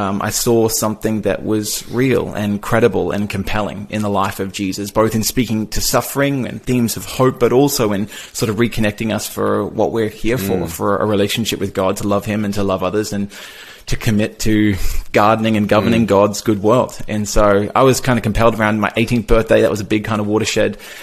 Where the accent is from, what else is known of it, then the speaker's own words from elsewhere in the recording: Melbourne, Victoria, Australia; I grew up here in Australia. I was born down in Melbourne and lived pretty happy young life for the most part.